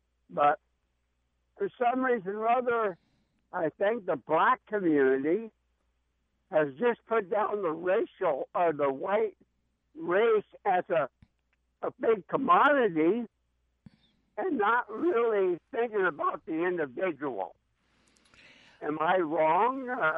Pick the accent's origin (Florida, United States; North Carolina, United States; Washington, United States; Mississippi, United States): Washington, United States; Seattle; But I'm actually originally from Seattle.